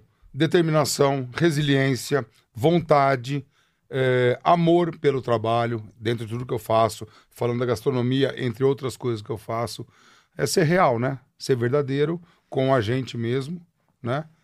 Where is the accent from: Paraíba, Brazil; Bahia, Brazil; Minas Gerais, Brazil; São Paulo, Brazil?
São Paulo, Brazil; Piracicaba; born there; also born or lived in Ribeirão Preto; now in São Paulo, Brazil; Fazia ovo frito lá em Ribeirão Preto, nasci em Piracicaba, morei um tempo em Ribeirão Preto.